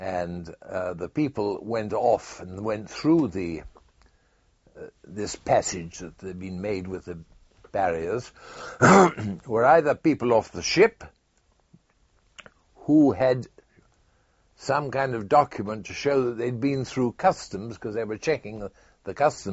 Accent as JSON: {"language": "English", "region": "England", "country": "United Kingdom", "accent": "English", "said": "I always tried not to talk on the ship because of my English accent sticks out like a sore thumb."}